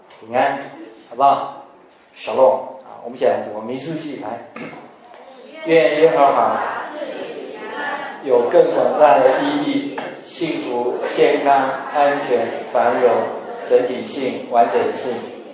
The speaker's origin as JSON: {"language": "Chinese", "country": "China", "said": "我们中国人说，哎，吃饱没啊？啊？哎，我们中国人比较实际哈"}